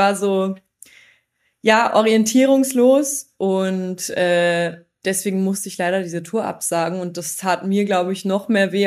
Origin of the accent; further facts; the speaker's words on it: Austria; ich bin ja eigentlich aus Österreich